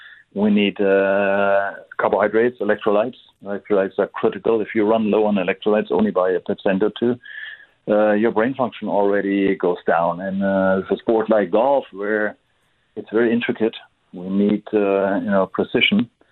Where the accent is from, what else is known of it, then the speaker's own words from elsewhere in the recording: Germany; English is a second language; I'm from Germany, as probably some people have noticed on my accent. I still didn't get rid of it all.